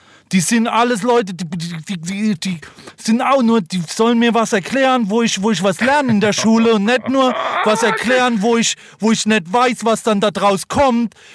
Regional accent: Kurpfalz, Germany; Bei uns in der Kurpfalz gibt's eben auch ein bisschen Street Smart.

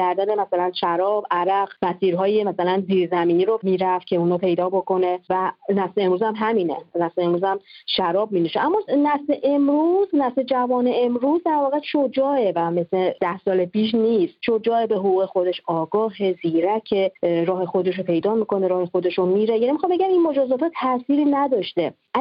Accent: Iran; همه ما کسانی که در ایران زندگی کردیم، در اون به دنیا اومدیم، بزرگ شدیم

